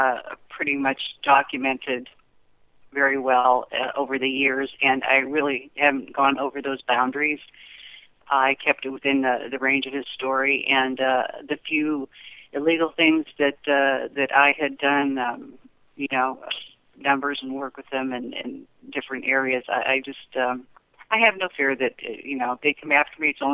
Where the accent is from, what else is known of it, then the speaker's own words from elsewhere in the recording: Italy; Growing up in Italy, you just become used to that.